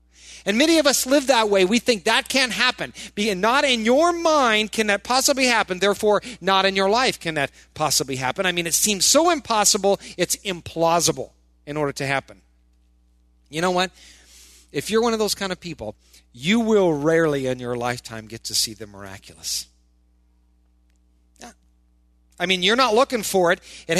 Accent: Midwest, United States; You know, I'm from the Midwest.

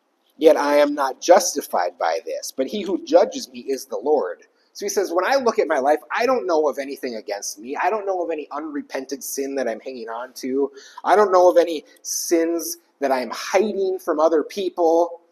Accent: United States; the easiest one as an American to bring up right now

